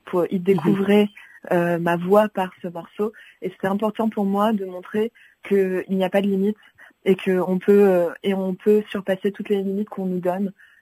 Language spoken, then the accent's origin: French; United Arab Emirates; J'ai grandi aux Émirats, je suis libanaise et j'ai eu une éducation française.